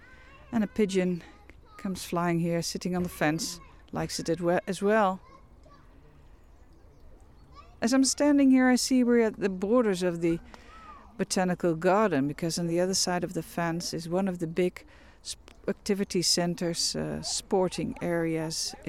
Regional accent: Netherlands; From the Netherlands. Yes, from the Netherlands.

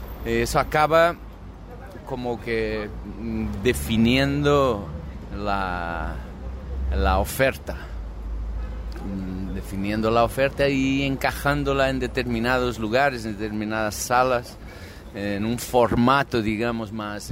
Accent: Brazil; Spanish is a second language; Es triste constatar que nuestro único consuelo como brasileños es este, pero que en Brasil la cosa es muy fea

